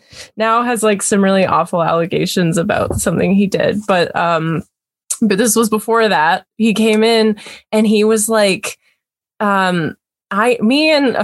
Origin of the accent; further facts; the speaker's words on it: Kamloops, British Columbia, Canada; now in Vancouver, Canada; I grew up in Kamloops, BC, so like no one really ever came there. And I only like since I moved to Vancouver have I had like semi like run-ins.